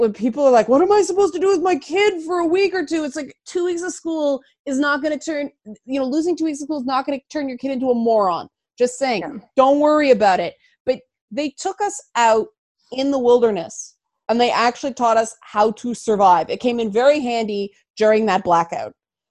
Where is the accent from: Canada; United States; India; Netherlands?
Canada; Toronto, Ontario; because I grew up in the Jane Finch neighborhood, so they did everything they possibly could to stop us from turning into delinquents.